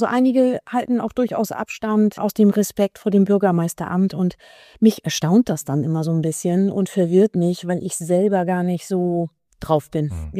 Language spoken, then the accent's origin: German; Lower Saxony, Germany; ich bin in der Elbmarsch aufgewachsen und war dann aber natürlich lange Jahre weg.